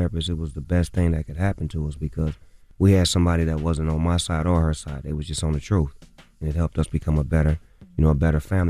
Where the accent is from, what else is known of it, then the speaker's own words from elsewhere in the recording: West Coast, United States; And I'm a from the West Coast saying that.